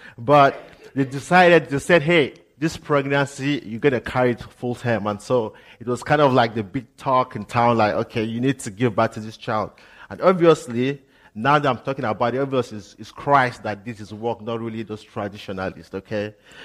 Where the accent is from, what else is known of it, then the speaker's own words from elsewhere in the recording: Nigeria; And for those of you who are new already, you know that this accent is different. So I'm from Nigeria